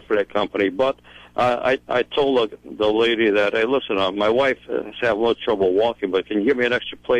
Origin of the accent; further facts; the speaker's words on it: Chicago, Illinois, United States; Hey, I'm from Chicago, you know.